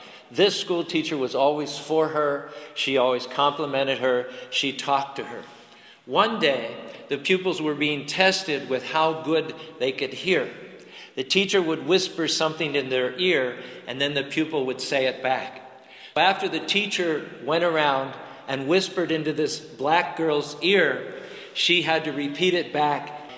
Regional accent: Pittsburgh, Pennsylvania, United States; Interesting enough, and I'm from Pittsburgh, and I've probably got cousins and aunts and uncles, but I hadn't been there for 30 years

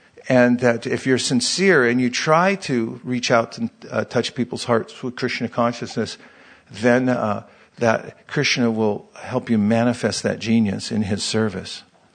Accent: California, United States; I'm from California. I grew up on them.

